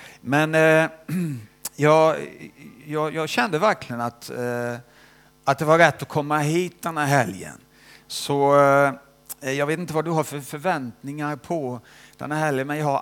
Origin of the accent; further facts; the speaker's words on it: Småland, Sweden; also born or lived in Vänersborg; now in United Kingdom; Smålänning är jag inte, för att jag är född i Vänersborg. Så det är inte så jättelångt härifrån. Men jag är uppväxt i Småland.